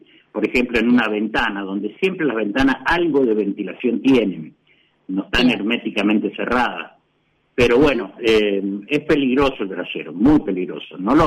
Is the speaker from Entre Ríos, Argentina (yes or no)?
no; Mendoza, Argentina; yo soy nacido en Mendoza, en la zona sur, y hacía mucho frío, y yo me acuerdo cuando yo era chico